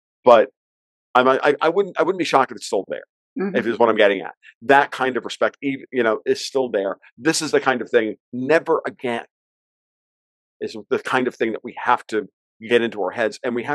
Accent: Gainesville, Florida, United States; the killing spree in Gainesville, Florida, my hometown. I was living in Gainesville at the time. I lived north of Gainesville now.

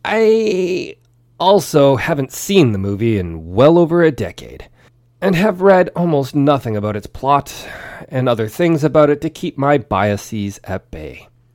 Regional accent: British Columbia, Canada; That's right, I'm from British Columbia. You can probably tell.

